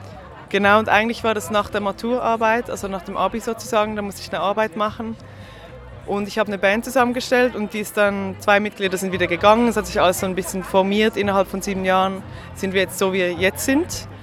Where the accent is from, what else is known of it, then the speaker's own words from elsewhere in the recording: Zurich, Switzerland; Das habe keine Ahnung, weil ich bin aus Zürich halt.